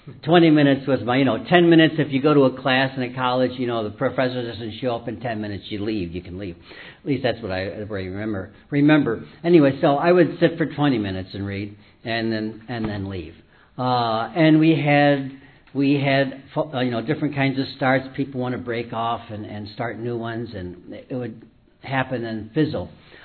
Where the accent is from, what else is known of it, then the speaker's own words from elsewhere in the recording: Dallas, Texas, United States; I'm from Dallas.